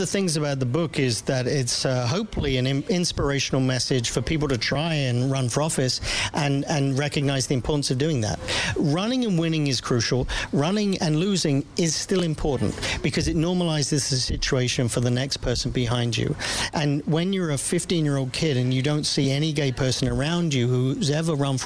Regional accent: London, United Kingdom; I grew up in South London around about the time of the Bermondsey by-election when I was 17.

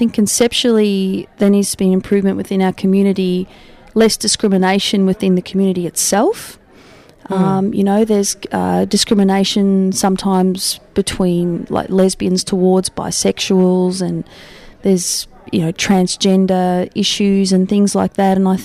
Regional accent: South Africa; now in Melbourne, Australia; Growing up in South Africa, things have changed a lot over there

